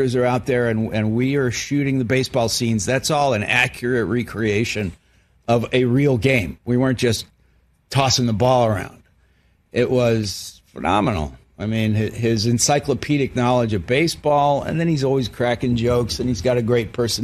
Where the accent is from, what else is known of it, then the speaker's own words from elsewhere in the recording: United States; now in Australia; I'm an American, been living in Australia for 10 years, married to an Australian woman with an Australian kid.